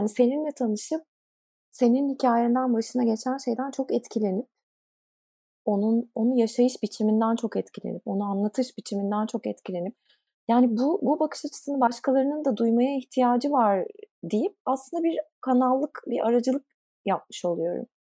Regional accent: Ankara, Turkey; also born or lived in Istanbul; yani ben Ankara'da büyüdüm. İstanbul'da üniversite okudum, iş hayatına İstanbul'da atıldım vesaire.

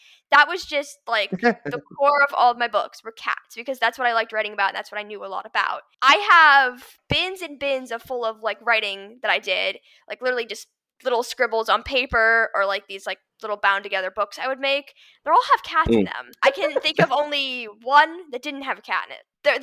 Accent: Los Angeles, California, United States; So I was born in Los Angeles and I lived there for the first 11 years of my life. It was actually the place we grew up.

